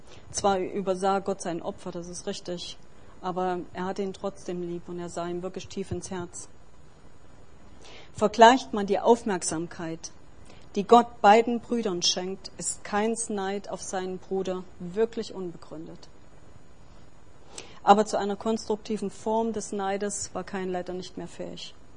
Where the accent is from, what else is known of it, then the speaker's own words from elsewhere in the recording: Germany; Also wir sind ja in der DDR aufgewachsen